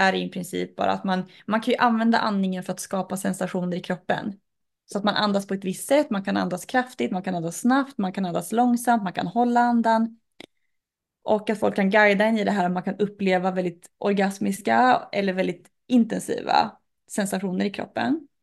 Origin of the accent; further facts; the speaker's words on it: Norrland, Sweden; accent: Norrland dialect; Med min norrländska så blir det svårt att uttala de här orden.